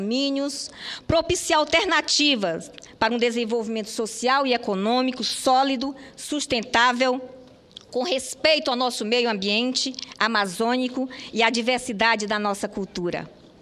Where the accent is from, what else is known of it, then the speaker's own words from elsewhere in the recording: Coreaú, Ceará, Brazil; now in Roraima, Brazil; Eu sou cearense de Coreaú. Tive que construir minha vida em outra terra, uma terra que me acolheu de braços abertos